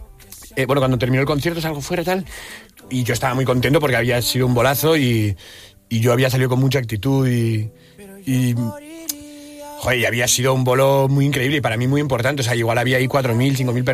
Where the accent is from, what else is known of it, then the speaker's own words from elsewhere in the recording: Pamplona, Navarre, Spain; Yo toco en la sala central, que es la sala más grande de Pamplona, de mi tierra.